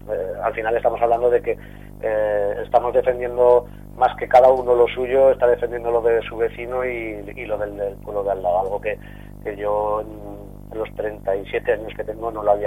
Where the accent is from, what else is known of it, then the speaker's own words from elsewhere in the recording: Azuara, Aragon, Spain; aquí en Azuara, por ejemplo, yo te hablo ya de lo que más conozco, ¿no? Que es mi pueblo.